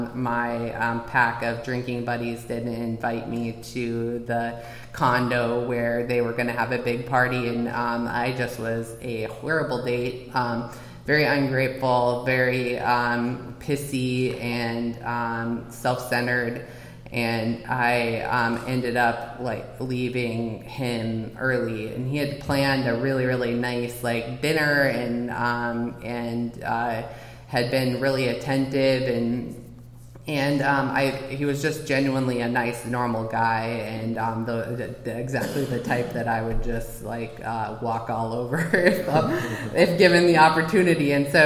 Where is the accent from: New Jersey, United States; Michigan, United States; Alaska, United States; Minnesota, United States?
Minnesota, United States; Duluth; So I grew up in Duluth, Minnesota